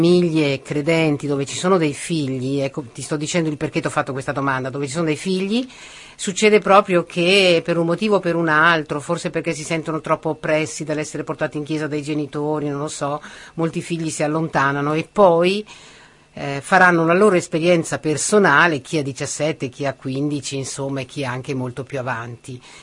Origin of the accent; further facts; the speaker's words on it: Veneto, Italy; io sono veneta